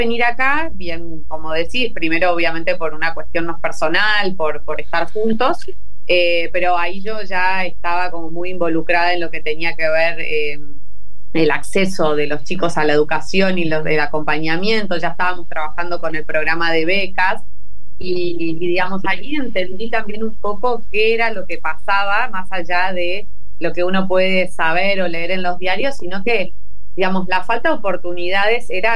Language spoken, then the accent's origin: Spanish; Buenos Aires, Argentina; now in Chaco, Argentina; yo soy de provincia de Buenos Aires, ahí me crié, estudié, nací y todo, y después, bueno, también porque necesitaba trasladarme, me mudé a Capital para estudiar y trabajar. Ahí pasé, digamos, los últimos años antes de venirme a vivir acá a Chaco.